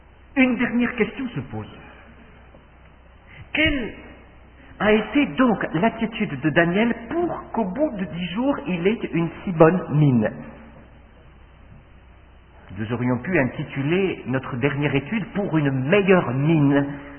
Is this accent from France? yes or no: yes; France; Ça, c'est quelque chose de très célèbre chez nous en France.